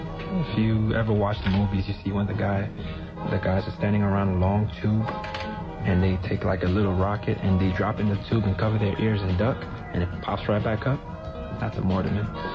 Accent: New York, United States; also born or lived in Haiti; And even though I was born in Haiti, I was raised in New York from the age of 5. All I know is America. You know, I don't know Haiti.

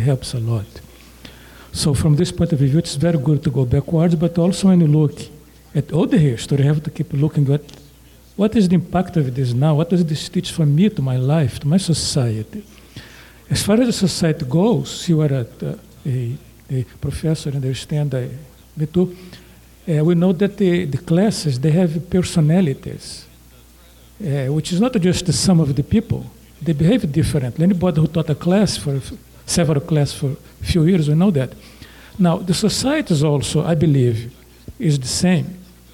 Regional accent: Brazil; English is a second language; moved away as an adult; I came from Brazil, so I can compare societies since I have lived 28 years there and 30 years here.

